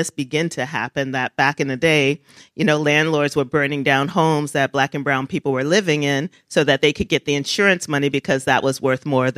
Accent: Brooklyn, New York, United States; also born or lived in Columbus; Brooklyn is home for me. Brooklyn is where I was raised

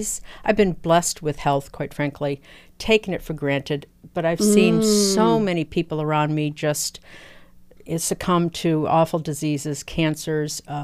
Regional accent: California, United States; now in Mansfield, United States; California.

